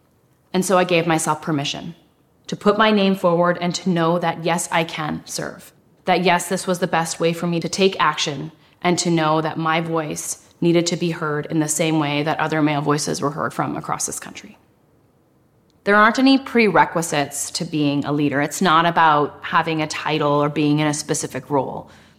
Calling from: Yukon, Canada; I am from the Dachloedi Killer Whale Clan. … it's so important to acknowledge Kleg, our grandparents. I'm joining you from the traditional territory of the Kwanlen Dun and Ta'an First Nations in the Yukon Territory.

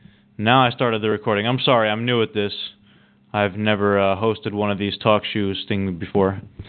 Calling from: Jersey City, New Jersey, United States; I'm calling from New Jersey, the great city of Jersey City.

